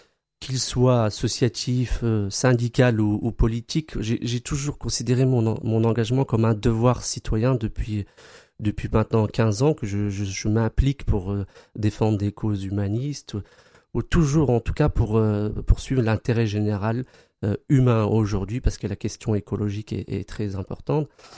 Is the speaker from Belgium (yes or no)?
no; Remiremont, Grand Est, France; now in Nancy, France; j'ai vécu dans les Vosges toute ma scolarité. Je suis né à Remiremont et je vis à Nancy donc depuis 2000, là où je suis arrivé donc pour faire mes études au campus AES.